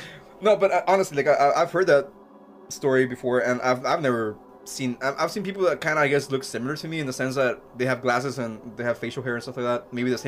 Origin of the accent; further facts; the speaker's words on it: Mexico; growing up in Mexico, this isn't, like, a shock to me